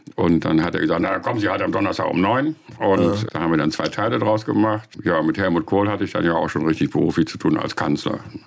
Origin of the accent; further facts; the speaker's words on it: Bonn, North Rhine-Westphalia, Germany; Ich bin ja auch in Bonn groß geworden, das war damals Bundeshauptstadt